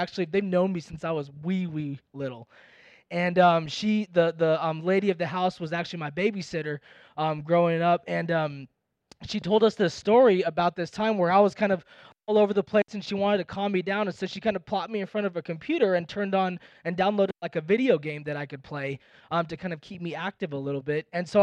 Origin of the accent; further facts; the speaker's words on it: India; I grew up watching Bollywood movies, being Indian, and back when I was growing up, you'd have a scene where two lovers are running together in a field